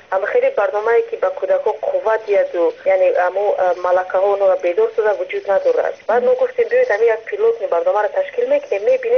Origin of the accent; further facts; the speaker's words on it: Ishkashim, Gorno-Badakhshan, Tajikistan; همه ما بیشتر بیرون از تاجیکستان هستیم